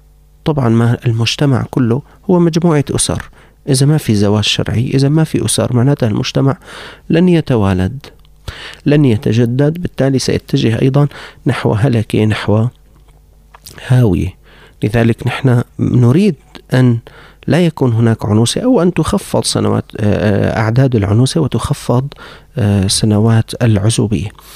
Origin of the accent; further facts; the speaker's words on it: Syria